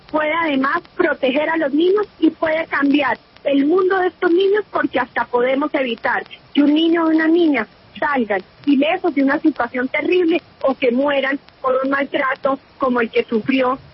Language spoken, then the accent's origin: Spanish; Colombia; la pregunta que se tiene que hacer como nos tenemos que hacer como colombianos es si de verdad están primando los derechos de los niños sobre los derechos de los demás